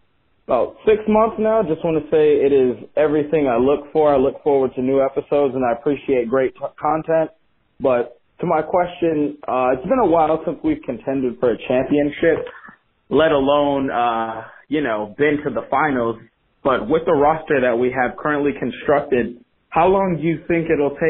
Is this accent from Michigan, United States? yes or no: no; Chicago, Illinois, United States; now in Jacksonville, United States; I'm from Chicago, living in Jacksonville right now.